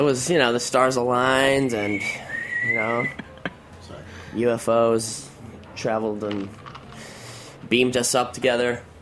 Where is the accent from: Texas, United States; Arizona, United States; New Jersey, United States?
Arizona, United States; Nogales; I am from Nogales, Arizona. Yeah, it's actually on the Mexican border.